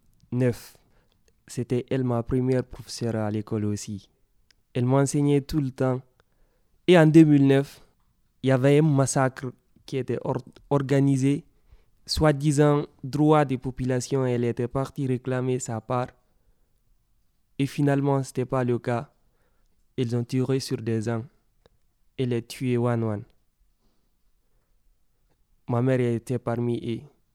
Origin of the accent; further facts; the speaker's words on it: Kankan, Kankan Region, Guinea; born there; … Je suis né à Cancan en 2001, le 28 11e mois.